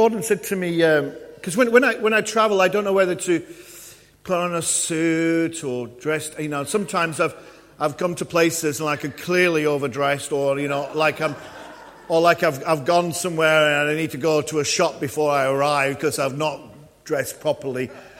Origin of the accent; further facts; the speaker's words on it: Yorkshire and the Humber, United Kingdom; I'm from West Yorkshire originally.